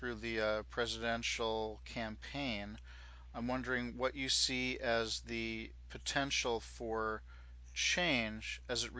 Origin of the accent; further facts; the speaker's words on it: Massachusetts, United States; So, my home state of Massachusetts has just recently passed legislation